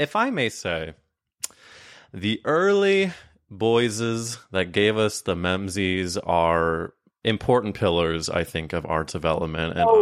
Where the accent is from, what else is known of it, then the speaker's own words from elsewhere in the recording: Midwest, United States; especially I was growing up in the Midwest